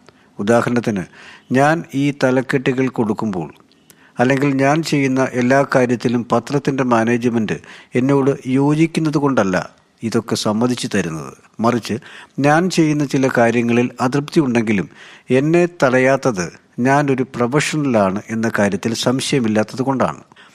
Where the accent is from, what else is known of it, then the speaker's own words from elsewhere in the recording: Kerala, India; now in Kolkata, India; ഞാൻ ജോലി ചെയ്യുന്നത് കൊൽക്കത്തയിലാണ്, ജനിച്ചു വളർന്നത് കേരളത്തിലാണ്, പഠിച്ചത് ഡൽഹിയിലാണ്. മഹാരാഷ്ട്രയുമായി എനിക്ക് യാതൊരു ബന്ധവുമില്ല.